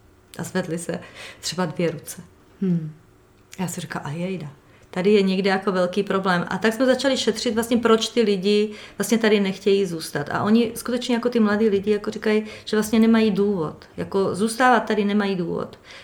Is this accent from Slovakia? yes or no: yes; southern Slovakia, Slovakia; Možná je to proto, že pocházím z vesnice, ze Slovenska, z jižního